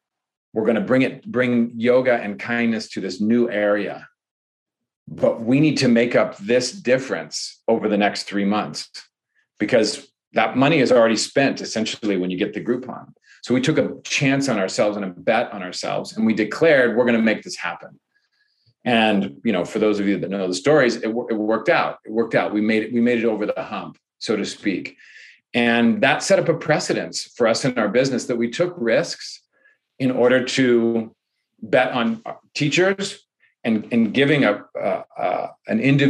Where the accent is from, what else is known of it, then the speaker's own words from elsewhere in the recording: Ireland; I think this is a project that I think, because I'm Irish, right?